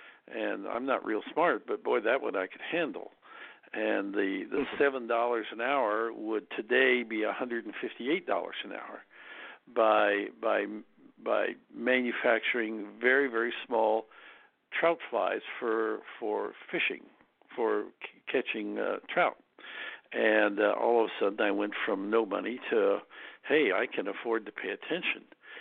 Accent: Kansas, United States; Frankly, the only reason that I got in was because I was from Kansas, and I think they probably wanted to have a few students there from Indian country.

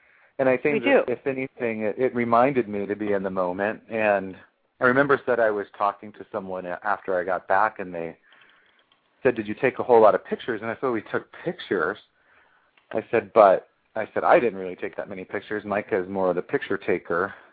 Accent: United States; thankful that I'm an American and thankful that I grew up, you know, how I have

